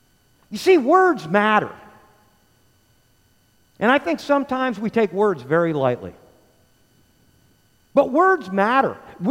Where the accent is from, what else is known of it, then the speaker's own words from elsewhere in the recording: New Jersey, United States; growing up in New Jersey, let me tell you something.